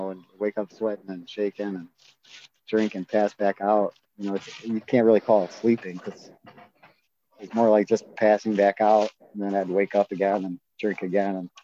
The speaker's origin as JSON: {"language": "English", "town": "Avon Lake", "region": "Ohio", "country": "United States", "tie": "born or raised there", "said": "Avon Lake, my hometown."}